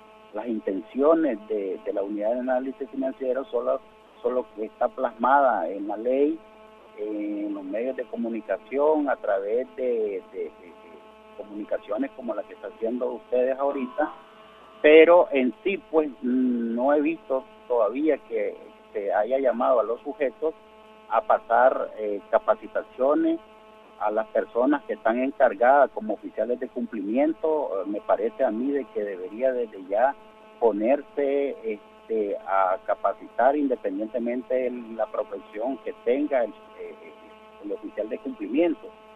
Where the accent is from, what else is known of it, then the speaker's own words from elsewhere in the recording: Nicaragua; como nicaragüenses, nos volvamos a seguir viendo allí en la plaza